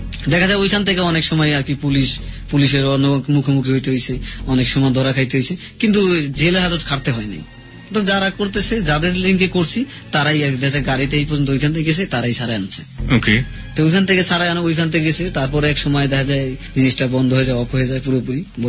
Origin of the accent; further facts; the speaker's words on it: Dhaka, Dhaka Division, Bangladesh; আমরা তাহলে এত ছোটতে বড় হয়েছি ঢাকা শহর